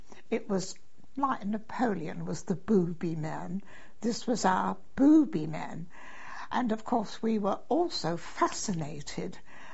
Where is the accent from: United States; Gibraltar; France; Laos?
Gibraltar; born there; I was born in Gibraltar in 1907 because my father was of Sheerness Dockyard.